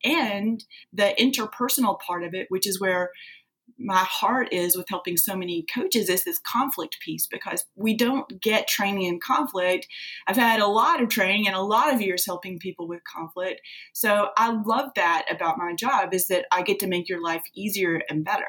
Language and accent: English; Hardin, Kentucky, United States; I grew up in Western Kentucky in a little town called Hardin. It was so small, we generally just said we grew up in Marshall County, because the little town, you know, really it's unlikely that people know where that is.